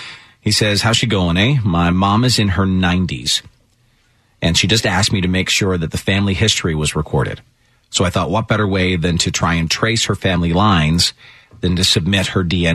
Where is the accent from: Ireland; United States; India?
Ireland; I'm Irish. Born in Ireland, yes.